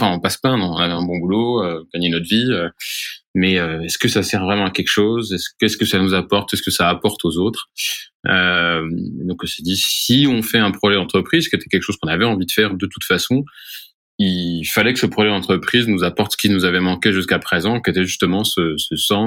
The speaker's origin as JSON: {"language": "French", "region": "Grand Est", "country": "France", "said": "j'ai 33 ans. Je viens des Vosges, dans l'est de la France."}